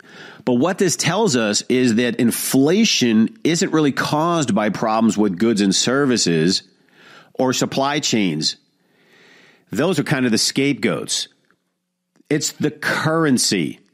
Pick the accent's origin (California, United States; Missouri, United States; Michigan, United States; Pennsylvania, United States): Michigan, United States; Detroit; I grew up middle class in Detroit, so I truly understand. We had a phenomenal life.